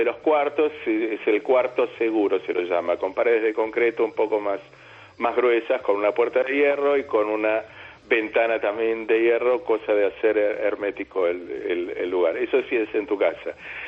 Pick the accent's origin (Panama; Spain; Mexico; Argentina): Argentina; now in Israel; vivo acá, trabajo acá, tengo a mis amigos, tengo a mi pareja, y estábamos juntos haciendo un paseo por Argentina, de donde soy yo, por Uruguay, de donde es ella